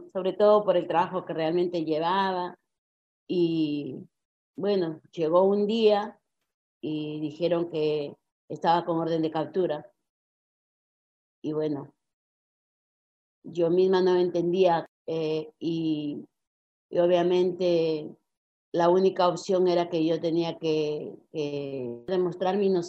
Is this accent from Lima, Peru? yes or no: no; Cajabamba, Cajamarca, Peru; moved away as an adult; yo soy del departamento de Cajamarca, de la provincia de Cajabamba, de la Sierra Norte del Perú